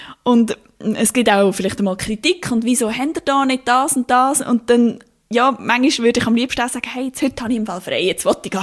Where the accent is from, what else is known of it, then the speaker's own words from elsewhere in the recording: Lucerne, Switzerland; Also ich bin in der Stadt aufgewachsen und habe nachher auch in der Stadt in einer WG gewohnt. Wobei der Ort, wo ich aufgewachsen bin, Wesmeli, ist so ein kleines Quartier, das auch fast ein bisschen dörflich ist.